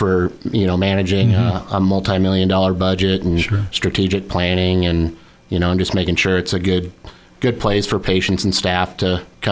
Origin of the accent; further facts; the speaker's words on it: Ogden, Iowa, United States; I was born and raised there in Ogden.